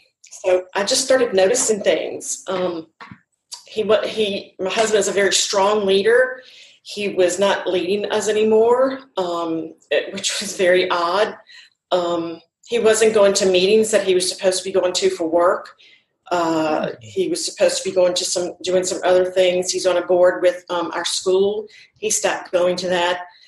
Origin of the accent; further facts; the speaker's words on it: New Orleans, Louisiana, United States; now in Baton Rouge, United States; Born and raised in New Orleans, and we've been living in Baton Rouge probably since 1982, real close to Tiger Stadium